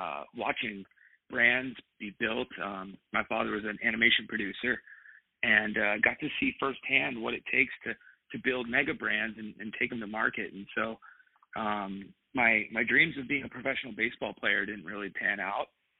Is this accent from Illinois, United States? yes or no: no; California, United States; You know, I grew up out in Southern California, big sports guy, always competing, go Dodgers.